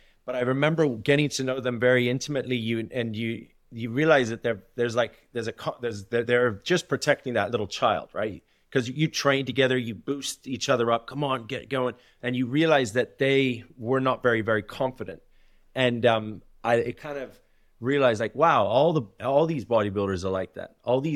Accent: Australia; And as an Australian, Australians, you need to play cricket, they surf or play rugby.

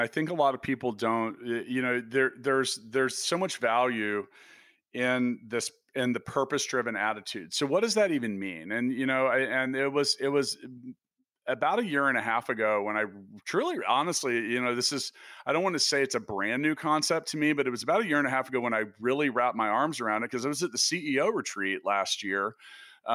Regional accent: Kansas City, Missouri, United States; has made my hometown and where my family's from. And, you know, we have a great love for Kansas City

